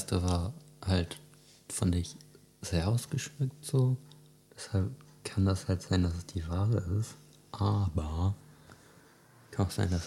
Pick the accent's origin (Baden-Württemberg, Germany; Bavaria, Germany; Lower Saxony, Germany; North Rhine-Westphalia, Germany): Lower Saxony, Germany; Loga; Ja, aus Loga.